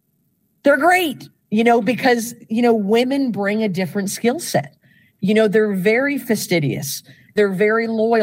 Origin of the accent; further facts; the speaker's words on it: Yarmouth, Nova Scotia, Canada; I'm from Yarmouth.